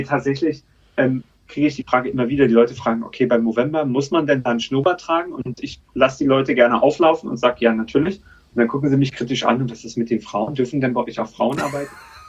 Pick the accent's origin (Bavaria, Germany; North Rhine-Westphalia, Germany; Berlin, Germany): Berlin, Germany; moved away as an adult; now in London, United Kingdom; sitze aber in London, in England, wo wir unser Europa-Hauptquartier haben. Und ich bin ursprünglich aus Berlin, habe dort eine typische Berliner Jugend in den 20ern verlebt